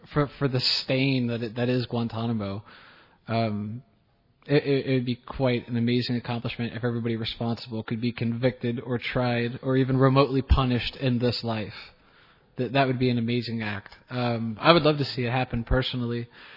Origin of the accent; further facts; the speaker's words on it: United States; I can't even speak English properly, and I grew up in America?